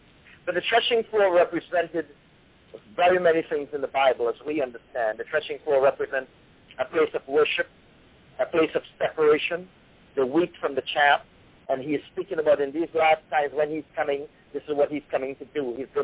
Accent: Trinidad & Tobago; born there; And this is the place where I was born in Trinidad.

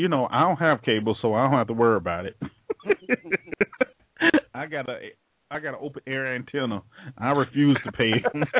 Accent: New York, United States; born there; I was born in New York. I ain't living there, though.

